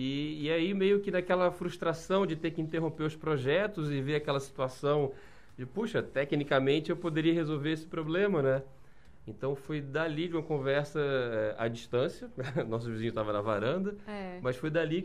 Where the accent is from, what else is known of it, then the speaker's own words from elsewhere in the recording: Rio de Janeiro, Brazil; Sou carioca.